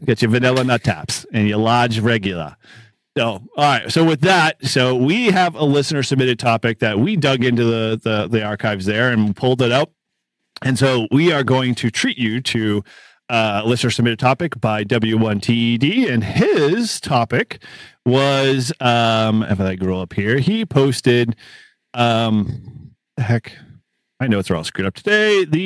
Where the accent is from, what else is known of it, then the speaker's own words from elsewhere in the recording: Boston, Massachusetts, United States; accent: Boston; And I say that with my Boston accent